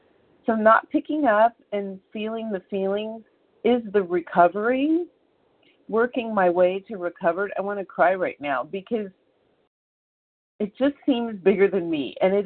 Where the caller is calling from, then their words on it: California, United States; I'm calling from California.